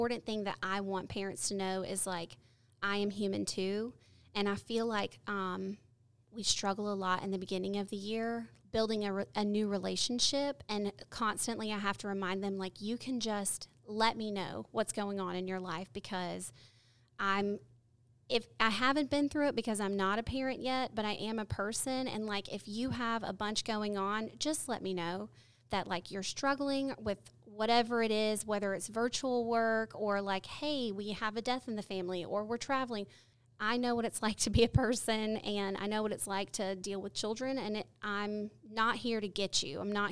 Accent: Rock Hill, South Carolina, United States; now in Gaston County, United States; I'm from Rock Hill, South Carolina, but I live in Gaston County now because I got married and my husband lives here.

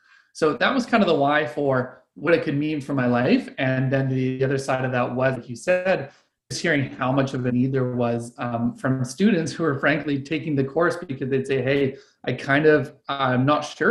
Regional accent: Vancouver, British Columbia, Canada; Yeah, so I'm based out of Vancouver, BC in Canada, currently calling in from our cabin just a little bit outside of that, out in the woods, but I'm a Vancouver local.

